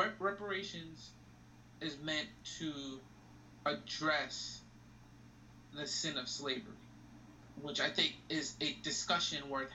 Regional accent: United States; But I was born and raised in America. I'm American.

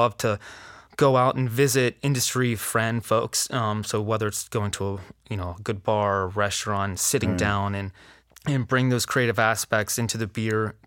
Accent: Greensburg, Pennsylvania, United States; now in Pittsburgh, United States; I'm originally from Greensburg.

